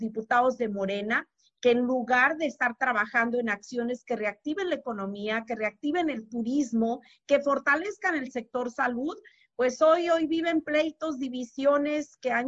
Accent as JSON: {"language": "Spanish", "town": "Los Cabos", "region": "Baja California Sur", "country": "Mexico", "said": "soy del municipio de Los Cabos, aquí tenemos un problema gravísimo de agua"}